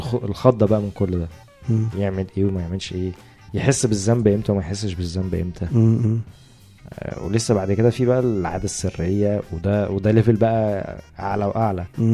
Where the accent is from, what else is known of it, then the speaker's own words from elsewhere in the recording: Egypt; لا متهيألي ان في نتيجه مثلا انه احنا عندنا في مصر في تحرش جنسي بيحصل في بعض الشوارع وفي بعض المناطق